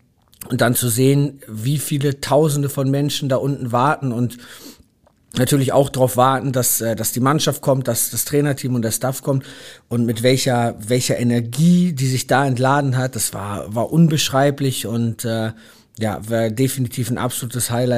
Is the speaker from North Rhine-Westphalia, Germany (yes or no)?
no; Hamburg, Germany; weil es halt meine Heimatstadt ist und mein Verein